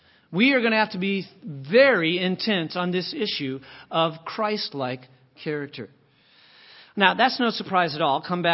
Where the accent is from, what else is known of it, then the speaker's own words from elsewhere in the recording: United States; I can say this because I'm an American.